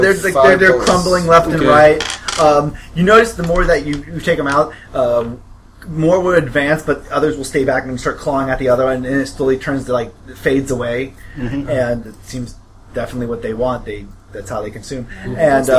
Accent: Midwest, United States; now in New York, United States; yeah, we come from the Midwest.

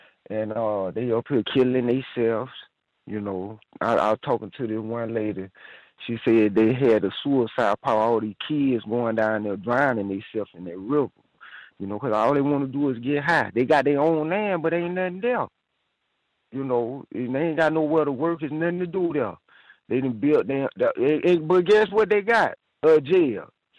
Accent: Houston, Texas, United States; now in North Dakota, United States; I'm from Houston, Texas, man. I'm up here in North Dakota, right?

